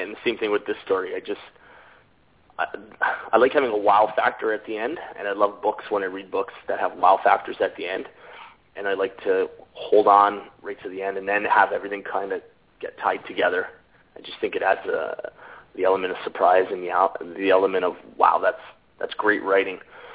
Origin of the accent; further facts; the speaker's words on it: Welland, Ontario, Canada; born there; now in Niagara Falls, Canada; I was born in Canada in a city called Welland in Ontario. I currently live in Niagara Falls, which is only about 20 minutes away from Welland, so it's not too far from home.